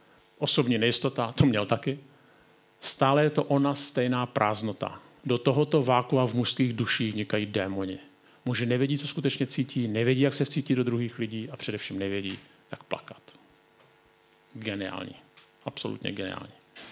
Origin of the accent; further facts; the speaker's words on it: South Moravian Region, Czechia; U nás na Jižní Moravě